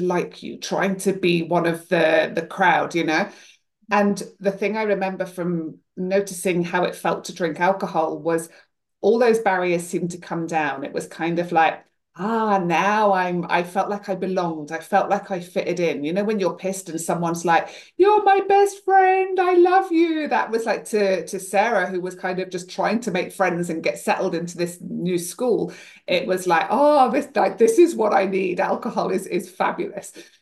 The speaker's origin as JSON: {"language": "English", "region": "England", "country": "United Kingdom", "tie": "born or raised there", "said": "So I grew up in England, started drinking at 14, which was kind of what we all did back then."}